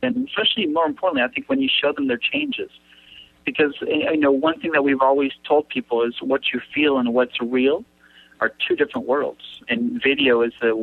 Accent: Houston, Texas, United States; now in Mexico; I'm actually originally from Houston area. Grew up in Houston and went to college in Michigan, and then was back in Houston for my first job at Houston Country Club.

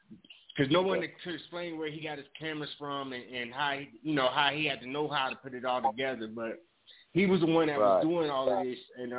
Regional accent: Illinois, United States; You know, and I grew up in Illinois.

